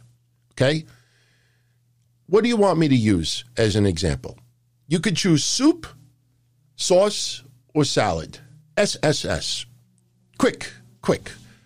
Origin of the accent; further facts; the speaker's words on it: New York, United States; accent: New York; Hey, I get a lot of flack for my New York accent.